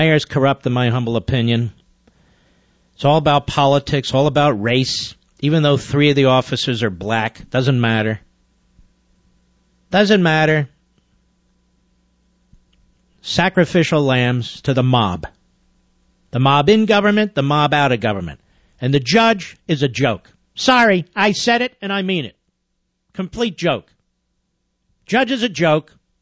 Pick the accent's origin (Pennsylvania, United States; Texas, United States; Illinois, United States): Pennsylvania, United States; I'm from Pennsylvania.